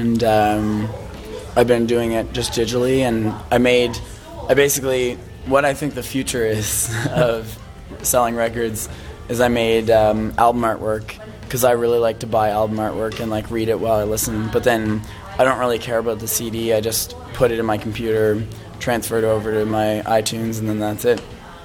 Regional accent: Halifax, Nova Scotia, Canada; I'm from Halifax.

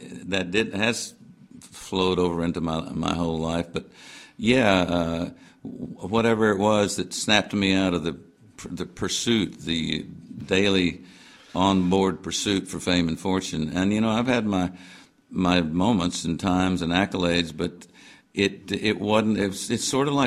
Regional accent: Memphis, Tennessee, United States; And about when I was old enough to know what was going on … exploded. … those guys, the … was the fourth member. And right under my nose in my hometown

